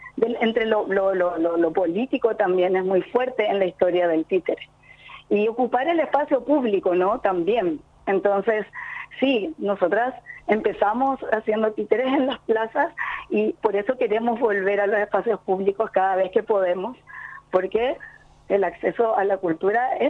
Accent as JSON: {"language": "Spanish", "town": "Areguá", "region": "Central", "country": "Paraguay", "said": "porque yo soy de Areguá también, entonces tenemos mucha conexión con ellos"}